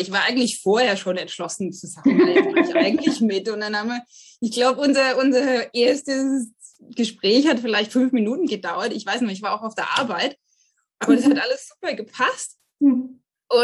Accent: Saxony-Anhalt, Germany; moved away as an adult; now in England; ich bin 36 Jahre alt, komme original aus der Nähe von Magdeburg, also Deutschland, lebe aber inzwischen schon seit 15 Jahren jetzt in England, jetzt mit dem Studium hergekommen.

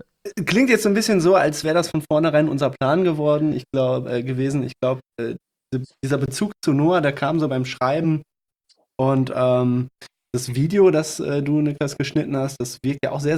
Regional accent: Wesel, North Rhine-Westphalia, Germany; Wir haben ja gerade gesagt, wir kommen aus Wesel. Wesel ist zu 98% zerbombt worden im Zweiten Weltkrieg.

